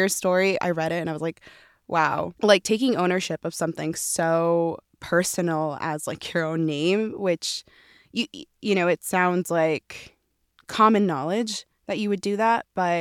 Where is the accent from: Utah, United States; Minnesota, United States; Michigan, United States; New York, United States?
Utah, United States; Oh, yeah. I feel like growing up in Utah, your name naturally, like if you come from like a non-white background